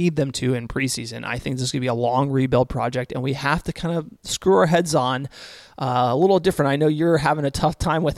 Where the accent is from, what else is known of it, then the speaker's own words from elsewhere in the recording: New Jersey, United States; I'm a New York Giants fan as well, obviously growing up in New Jersey